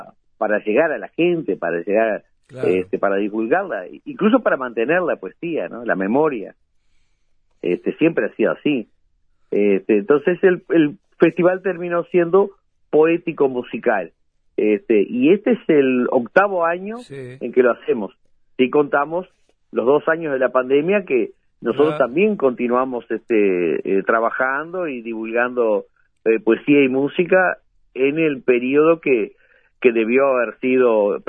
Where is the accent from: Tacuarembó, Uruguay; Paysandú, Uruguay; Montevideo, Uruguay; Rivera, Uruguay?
Tacuarembó, Uruguay; born there; yo nací en Tacuarembó y se hablaba misturado, o sea, yo mi familia no acostumbraba a hablar el portuñol.